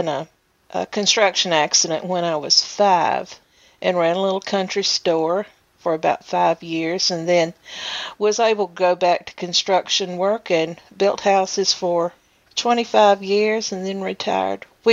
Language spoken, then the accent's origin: English; Milton, Tennessee, United States; also born or lived in Murfreesboro; Well, I actually was the first of my gang to be born in the hospital in Murfreesboro, but essentially born and raised in Milton, Tennessee. It's a little rural community on, I don't know what eastern edge of Rutherford County it is